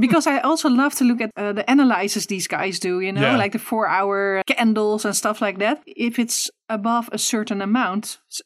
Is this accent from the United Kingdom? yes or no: no; Lelystad, Flevoland, Netherlands; English is a second language; I mean, I come from Lelystad and everybody moves to Amsterdam.